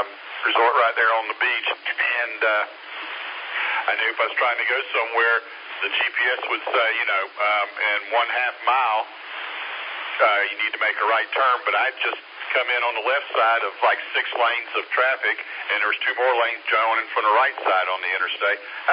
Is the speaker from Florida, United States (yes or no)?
yes; Jacksonville, Florida, United States; I was from the Jacksonville area, or between Jacksonville and St. Augustine.